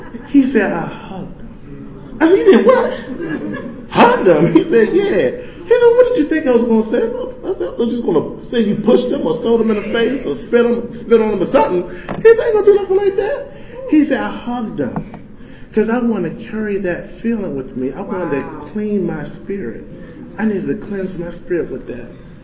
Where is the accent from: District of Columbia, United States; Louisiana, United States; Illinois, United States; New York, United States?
District of Columbia, United States; Washington; now in Chantilly, United States; I'm from Southeast D.C. I'm out in Chantilly, Virginia at a treatment program.